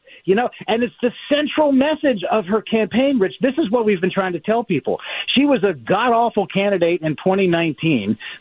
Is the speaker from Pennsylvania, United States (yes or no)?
yes; Pennsylvania, United States; The Phillies are my auxiliary team. I grew up in Delaware County, and I'm sorry to.